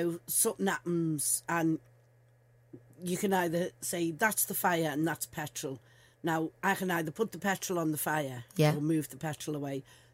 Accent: Liverpool, North West England, United Kingdom; And we got him a little wheelie bin, which is I'm wheelie from Liverpool.

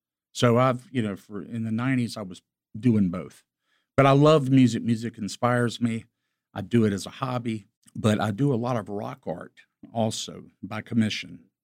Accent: Columbia, South Carolina, United States; Well, I was born and raised here in Columbia. In fact, in St. Andrews. I grew up in the Broad River Road, St. Andrews Road area. So I know this area like the back of my hand.

